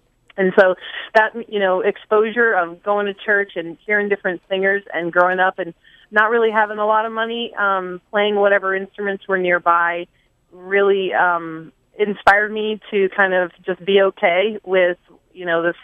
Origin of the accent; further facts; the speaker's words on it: Ohio, United States; also born or lived in Vermont; my background is I was born in Vermont to Vermont parents who decided they were going to move to Ohio to live on a bigger farm.